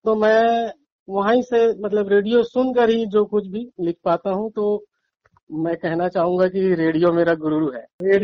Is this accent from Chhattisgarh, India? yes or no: yes; Bilaspur, Chhattisgarh, India; first language Marathi; मैं पला बड़ा तो हूँ, बिलासपुर में हूँ मैं। छत्तीसगढ़ी और छत्तीसगढ़ी परिवेश में मेरा बचपन गुजरा है।